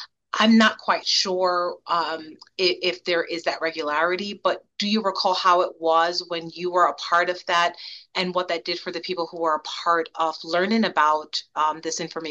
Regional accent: New York City, New York, United States; I'm not from here. I grew up in New York, at the Bronx specifically.

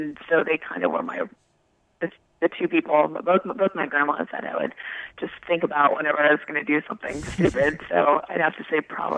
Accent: Santa Monica, California, United States; So, as you mentioned, I am a native of Los Angeles. So I grew up in the same house from birth in Santa Monica, California. I have all my family in LA, actually, my grandparents on both sides.

